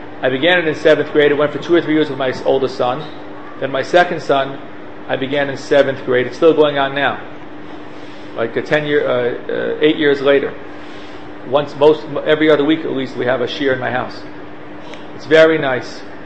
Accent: Silver Spring, Maryland, United States; When I grew up in Kent Mill in Silver Spring, Maryland, and I wasn't so into learning

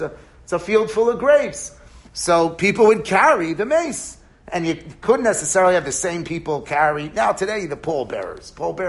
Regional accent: New York, United States; listen to me, I'm from New York, and I'd like to scream at someone.

